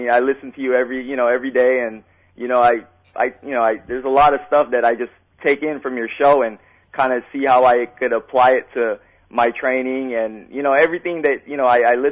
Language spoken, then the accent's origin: English; New Jersey, United States; born there; now in California, United States; No, I'm in California. I was born in New Jersey, but I reside in California.